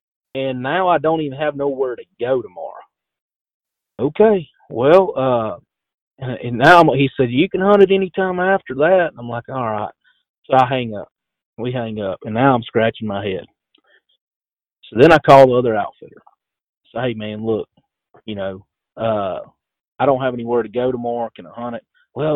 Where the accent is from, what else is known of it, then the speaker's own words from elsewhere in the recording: Texas, United States; they hear your accent and where are you from? Well, Southeast Texas.